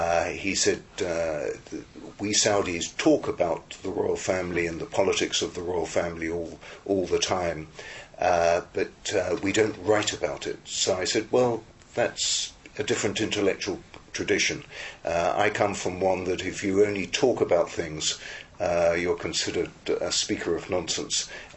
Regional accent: England, United Kingdom; now in United States; I'm English. I talk like this. That's the way I am. I'm now a US citizen. I have a US passport in one pocket, and I have a British passport in the other pocket.

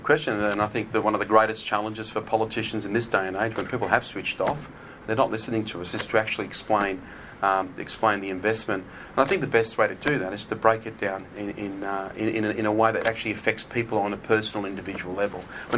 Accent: Queanbeyan, New South Wales, Australia; As a local born and bred in Queanbeyan, a local of the Monaro

